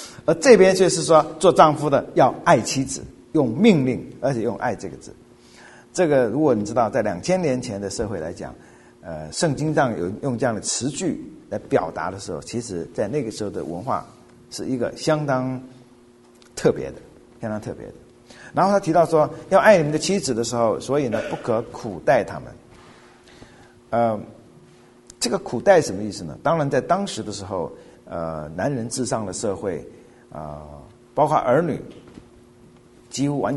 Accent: China; now in United States; 那么我们从中国来的人，如果你刚到美国时间不长的话

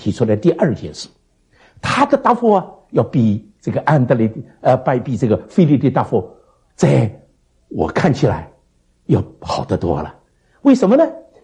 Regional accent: Shanghai, China; now in United States; 美国的 catfish 是大的那我们上海人叫猫鱼

